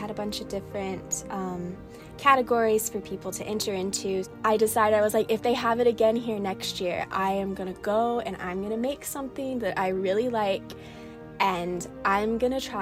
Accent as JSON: {"language": "English", "region": "Oklahoma", "country": "United States", "said": "I am 23 years old, and I am from the Choctaw Nation of Oklahoma."}